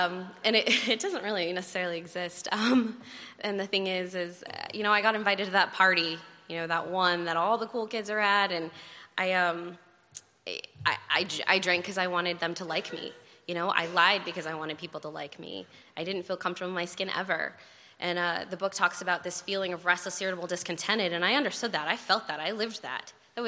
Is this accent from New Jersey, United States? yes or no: no; Boulder, Colorado, United States; I'm from Boulder. It's a liberal, kind of chill, hippie town. There's not much going on there. There's a lot of mountains.